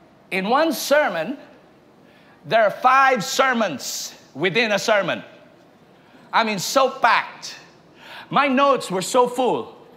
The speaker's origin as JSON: {"language": "English", "country": "Philippines", "second_language": "English", "said": "I came all the way from the Philippines to attend your seminar for a week."}